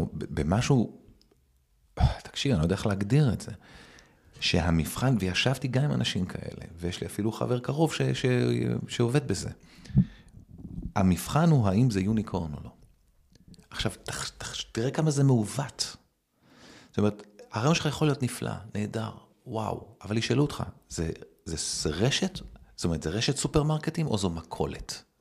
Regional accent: Kiryat Ata, Haifa District, Israel; אני גדלתי בקריית אתא, אחי.

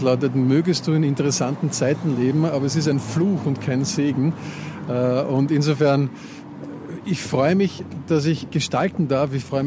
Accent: Moosbrunn, Lower Austria, Austria; Es ist der Bezirk Wien-Umgebung gewesen. Ist ca. 20 Kilometer von Wien entfernt. Bei Himbeck, Mad Neusiedl, falls einem das was sagt. Ja, definitiv Speckgürtel. War auch in meiner Teenagerzeit immer in Wien fort.

